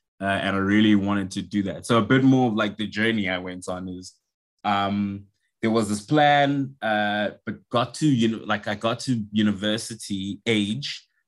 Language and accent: English; South Africa; I'm from South Africa. And I live in Johannesburg. I could have started with that if you've been trying to place my accent.